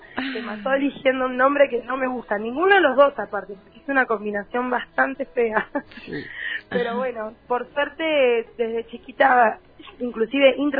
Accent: Río Grande, Tierra del Fuego, Argentina; also born or lived in Buenos Aires; now in Ushuaia, Argentina; Nací en Río Grande, sí. Bueno, hice jardín, primaria, secundaria en Río Grande, con todo. Y me fui de allá en 2014 hacia Buenos Aires.

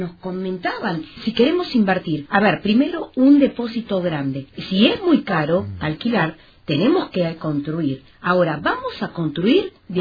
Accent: Tierra del Fuego, Argentina; Acá somos fueguinos y tenemos que defender a los 200.000 habitantes de Tierra del Fuego.

